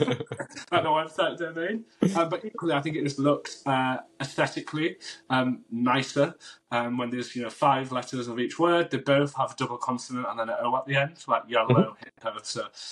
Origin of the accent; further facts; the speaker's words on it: Yorkshire and the Humber, United Kingdom; born there; So I am from Pakistani heritage, but born in the UK, born in West Yorkshire. Near Leeds.